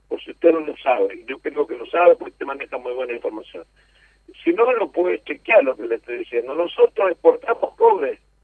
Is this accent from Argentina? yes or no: yes; Monte Caseros, Corrientes, Argentina; yo me crié en Montecasero y a nosotros nos robaban las compuertas hace 30 años atrás